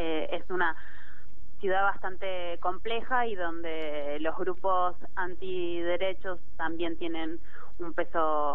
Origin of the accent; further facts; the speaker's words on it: Bariloche, Río Negro, Argentina; now in Buenos Aires, Argentina; Yo soy de Bariloche, pero estoy ahora en Buenos Aires.